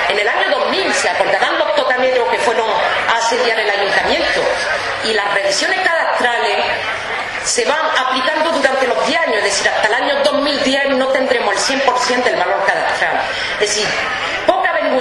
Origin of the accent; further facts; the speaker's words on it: France; Spanish is a second language; aún siendo francesa, aún hablando muy mal el español como él me lo reprocha todos los días